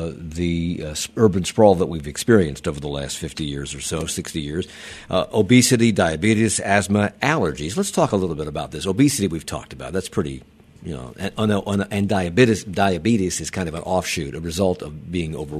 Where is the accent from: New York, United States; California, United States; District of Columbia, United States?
District of Columbia, United States; Washington; I remember I grew up in Washington, D.C. I watched them tear out the streetcar system.